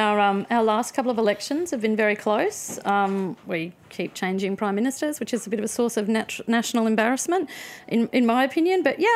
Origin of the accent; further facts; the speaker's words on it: Queensland, Australia; Yeah, well, I'm from Queensland, and we just recently had the State of Origin football